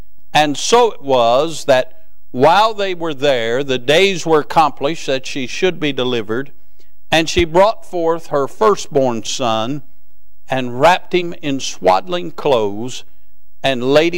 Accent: Cincinnati, Ohio, United States; born there; I am not a Yankee, but I was born in Cincinnati, okay? I know I'm not a Kentuckian bred, but I have lived here longer than I lived in Ohio

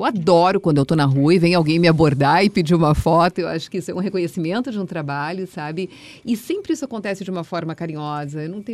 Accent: Porto Alegre, Rio Grande do Sul, Brazil; moved away; also born or lived in Rio de Janeiro; a gente foi para a Rua Costa e voltamos ainda para a Avenida Ganso por muito tempo, assim, foi de lá que eu fui pro Rio de Janeiro, foi de lá que eu saí de Porto Alegre

